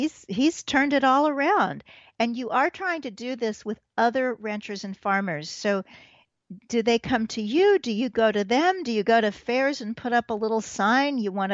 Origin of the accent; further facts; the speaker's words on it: Missouri, United States; So I grew up in Missouri